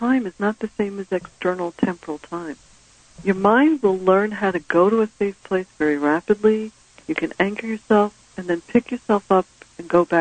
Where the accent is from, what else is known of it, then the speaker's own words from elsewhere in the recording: New York, United States; but I'm from New York, and I grew up with Bloomingdale's that had very narrow, you know, alley passages